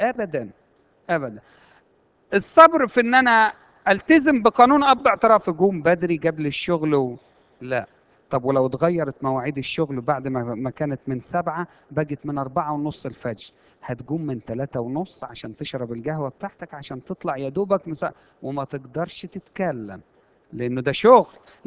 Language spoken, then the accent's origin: Arabic; Egypt; إحنا كمصريين متربيين على ثقافة إن العفة هي عفة الجسد بس